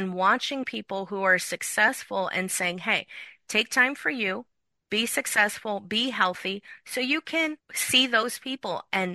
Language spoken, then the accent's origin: English; California, United States; Coming from Silicon Valley, growing up in Silicon Valley, and now working with tech